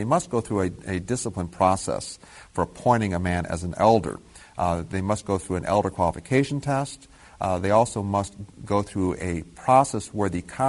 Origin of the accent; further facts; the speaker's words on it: Columbus, Ohio, United States; the church that I grew up in here in Columbus